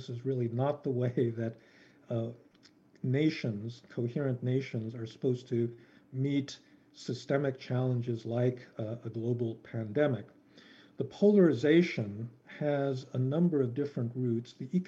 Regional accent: United States; Actually, quite frankly, as an American, it's been impossible to have a discussion about anything other than the election

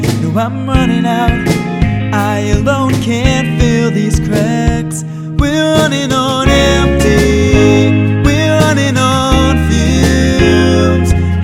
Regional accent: Chicago, Illinois, United States; because I'm originally from Chicago.

